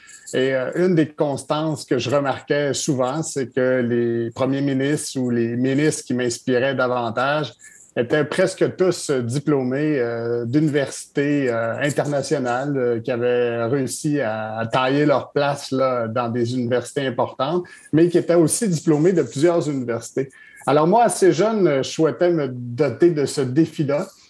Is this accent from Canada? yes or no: yes; Saint-Gédéon, Quebec, Canada; J'habite encore au moment où on se parle à Saint-Gédéon. C'est d'ailleurs de là que je vous parle en ce moment. J'ai grandi à Saint-Gédéon. Je suis allé à l'école secondaire chez moi